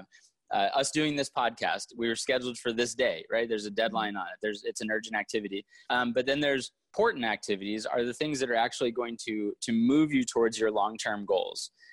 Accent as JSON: {"language": "English", "town": "Reno", "region": "Nevada", "country": "United States", "tie": "born or raised there", "said": "I grew up in Reno, Nevada is kind of my hometown."}